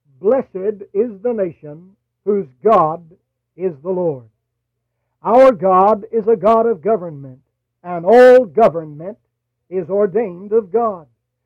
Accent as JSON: {"language": "English", "country": "United States", "said": "I want to say that I am an American by birth, and I am proud to be an American by choice."}